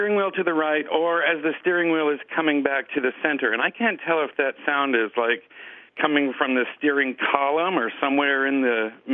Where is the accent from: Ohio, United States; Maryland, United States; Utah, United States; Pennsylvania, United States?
Maryland, United States; Laurel; I'm from Laurel, Maryland.